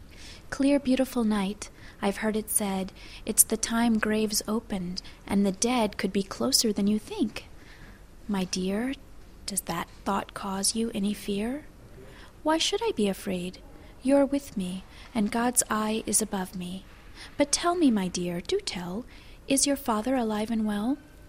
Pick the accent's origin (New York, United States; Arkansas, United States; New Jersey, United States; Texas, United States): Texas, United States; I heard Czech spoken at home. My parents learned English in school. I grew up in Texas.